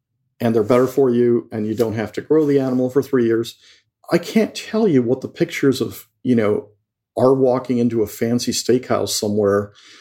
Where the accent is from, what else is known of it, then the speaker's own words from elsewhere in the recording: Mexico; one of the things that pushed me to write this book is I grew up in Mexico